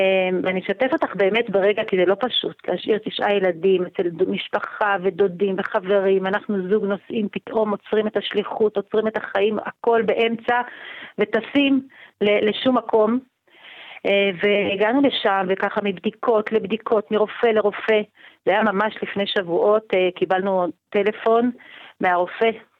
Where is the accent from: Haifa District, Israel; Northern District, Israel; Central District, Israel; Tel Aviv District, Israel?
Northern District, Israel; Safed; now in Golan Heights, Israel; גדלתי בצפת, גדלתי בשליחות, הייתי בת של אבי נשלח, עליו השלום נשלח על ידי הרבי מלובביץ' לבנות קהילה חבדית בצפת, ואנחנו המשכנו את השליחות, והיום ברמת הגולן, ברוך השם.